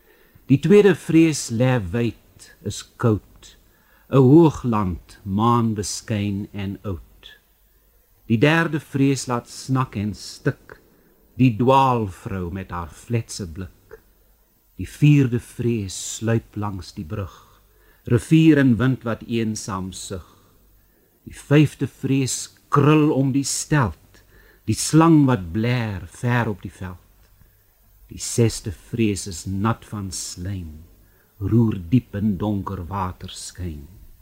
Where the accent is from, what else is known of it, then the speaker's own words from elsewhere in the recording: Western Cape, South Africa; My kinderjare het ek op die Karoo dorp Peersten deurgebring en vandag nog as ek deur die barre en fascinerende landskap van die klein Karoo reis